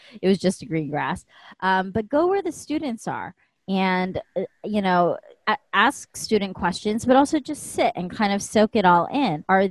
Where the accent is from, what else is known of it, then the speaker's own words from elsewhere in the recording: East Coast, United States; And I'm from the East Coast, but we were up in Boston